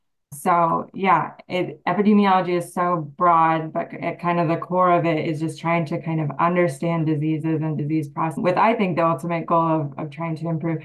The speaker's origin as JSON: {"language": "English", "town": "Iowa City", "region": "Iowa", "country": "United States", "tie": "born or raised there", "said": "I'm originally from Iowa City."}